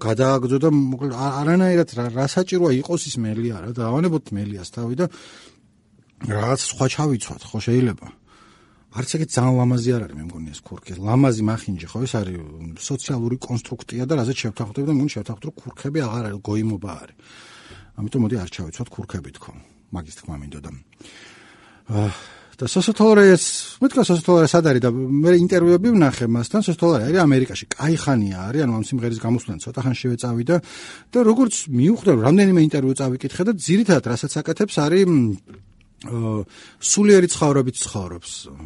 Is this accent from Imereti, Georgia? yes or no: yes; Imereti, Georgia; არამედ მე ვფიქრობ ხოლმე მაგას და მე რა მე იმერელი ვარ.